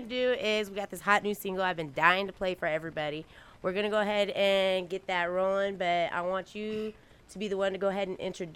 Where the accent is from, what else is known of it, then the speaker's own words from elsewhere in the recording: Bloomington, Illinois, United States; now in Chicago, United States; Yeah, I'm from Chicago, live in Inglewood, but I'm originally from Bloomington, so, you know, my heart stays down there with you.